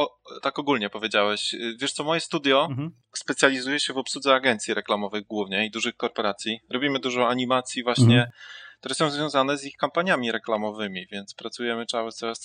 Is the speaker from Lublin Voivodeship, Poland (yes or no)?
yes; Lublin, Lublin Voivodeship, Poland; Dobra, ja jestem dumny, że jestem z Lublina.